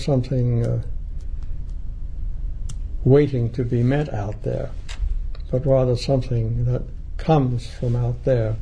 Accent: England, United Kingdom; moved away as an adult; also born or lived in New Zealand; now in United States; Well, I was born in New Zealand. Think of myself as half Maori. And grew up in England. Came here in 1936, that is, to the States.

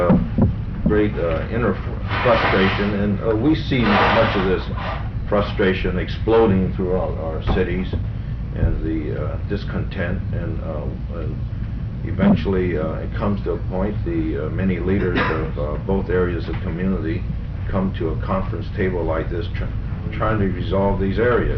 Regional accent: San Diego, California, United States; I was brought up in Logan Heights and went to Memorial.

